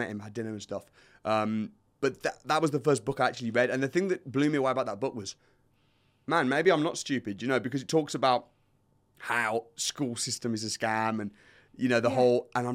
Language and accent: English; England, United Kingdom; I got a bit of an accent because I'm from the Midlands.